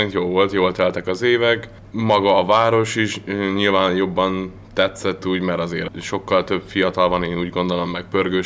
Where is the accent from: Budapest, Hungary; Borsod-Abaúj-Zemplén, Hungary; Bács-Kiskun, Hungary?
Bács-Kiskun, Hungary; Kiskunhalas; also born or lived in Szeged; Igen, így születtem Kiskunhalason.